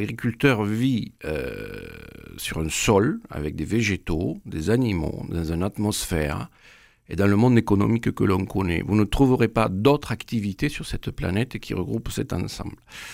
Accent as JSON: {"language": "French", "region": "Occitanie", "country": "France", "tie": "born or raised there", "said": "Éleveur dans le Lot, oui, dans mon pays natal, sur la ferme familiale."}